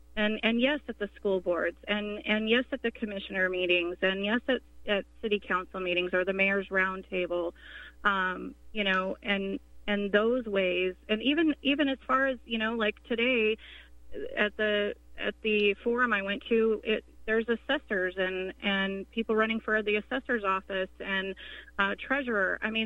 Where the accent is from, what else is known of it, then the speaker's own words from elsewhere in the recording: Denver, Colorado, United States; moved away; I moved from Colorado, and Colorado was once upon a time kind of an old cow. You know, Denver, Colorado was an old cow town, you know, when I was growing up.